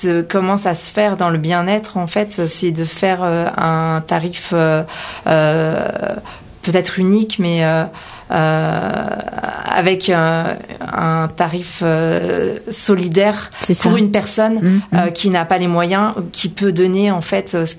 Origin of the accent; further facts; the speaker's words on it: Argenteuil, Île-de-France, France; Et je viens d'Argenteuil.